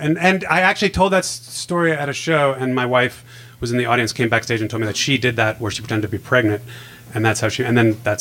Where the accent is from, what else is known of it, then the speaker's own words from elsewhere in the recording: New York, United States; and she was from Boston, which, you know, and I'm from New York, so I don't.